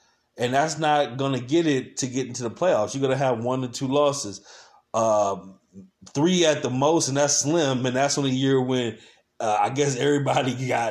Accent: California, United States; And again, I know the Pac-12 because I'm from California. So Pac-12 has mostly the California teams, all right? So I grew up on the Pac-12

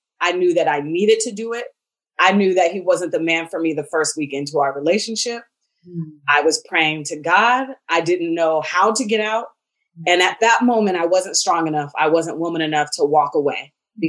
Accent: Seattle, Washington, United States; Again, I told you I was from Seattle. Right. I was in Atlanta at that time.

